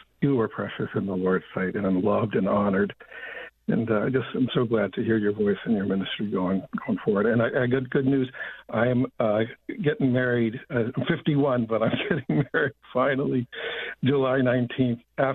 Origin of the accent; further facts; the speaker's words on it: Ireland; now in New Jersey, United States; Father, I live in New Jersey. I met you when I was in seminary in Boston many years ago, 20 years ago. Originally, I'm from Ireland, but I live in central New Jersey.